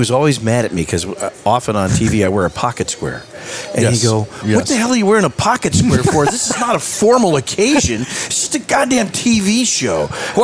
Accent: Virginia, United States; And Keely's from Virginia, and I grew up in Virginia.

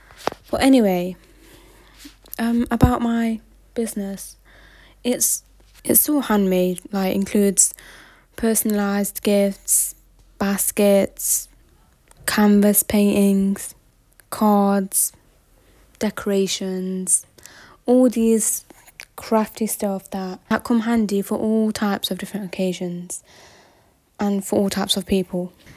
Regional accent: Manchester, North West England, United Kingdom; also born or lived in Uganda; now in London, United Kingdom; I'm originally from Uganda and have been brought up in Manchester, but now I'm living in London for about 3 years.

